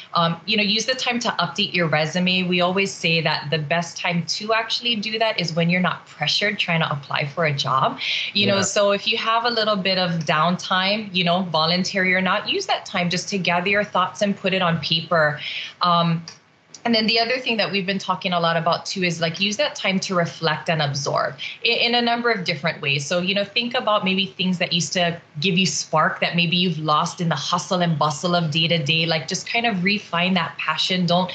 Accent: Hawaii, United States; I am a Big Island girl, born and raised on Hawaii Island, out in Honolulu.

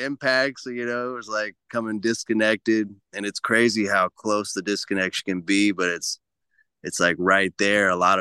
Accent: Ohio, United States; So I'm from Ohio, and there was an old friend from Ohio who was with a buddy up here in the Orville area, up in the mountains north of Orville.

